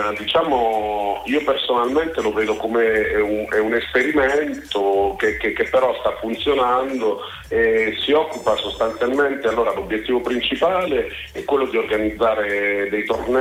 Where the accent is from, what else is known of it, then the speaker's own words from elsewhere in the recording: Termoli, Molise, Italy; Io che sono molisano di Termoli, sto cercando di fondare un club qui da me